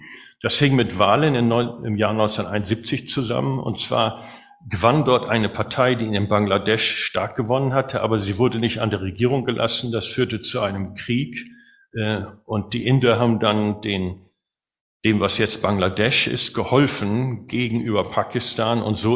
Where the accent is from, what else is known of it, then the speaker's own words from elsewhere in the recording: Germany; Manchmal muss man dann als Deutscher, wenn man so im Gespräch ist mit manchen Leuten, den Hitlerzahn ziehen. Dass sie denken, wir sind doch Deutsche, wir müssen doch Hitler toll finden.